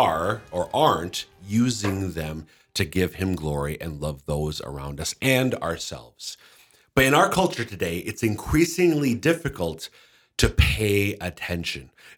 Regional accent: Minnesota, United States; now in South Dakota, United States; She's from Central Ohio. I'm from Central Minnesota, but we are now South Dakotans.

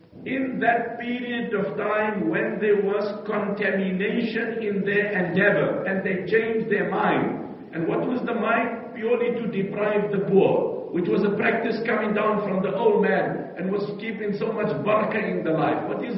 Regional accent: South Africa; You know, I come from South Africa, and unfortunately, crime in our country is very rife.

